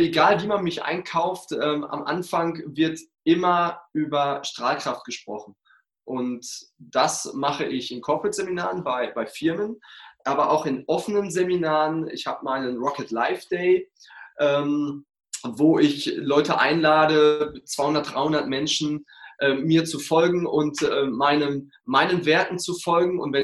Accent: North Rhine-Westphalia, Germany; wohnhaft die andere Jahreshälfte in Dortmund, im Ruhrpott, bin ein Kind des Ruhrpotts

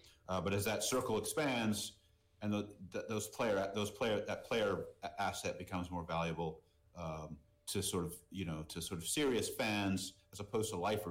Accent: Boston, Massachusetts, United States; I grew up in Boston, and I'm a Red Sox fan because I was born in Boston

